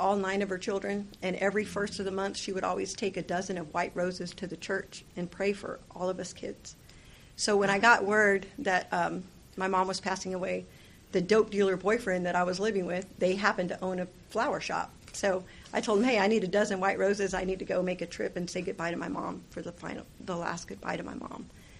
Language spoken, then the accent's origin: English; Corpus Christi, Texas, United States; I'm from Corpus.